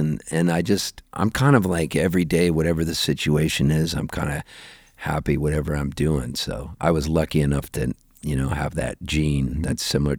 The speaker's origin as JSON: {"language": "English", "town": "Halifax", "region": "Nova Scotia", "country": "Canada", "tie": "born there", "said": "I was born in Halifax, Nova Scotia, Canada."}